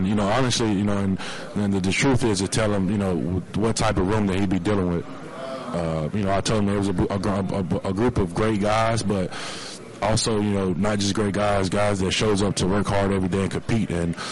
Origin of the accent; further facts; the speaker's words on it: Mississippi, United States; Me? Man, I'm from Mississippi. No, I don't know Spanish.